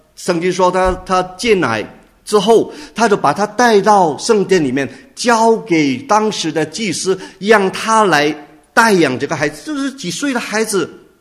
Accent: China; Chinese is a second language; 我们中国人有句话说什么

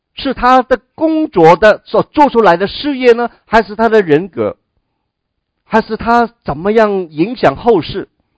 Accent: China; 但是我们中国人都不会承认说孔子是个伟大的人。

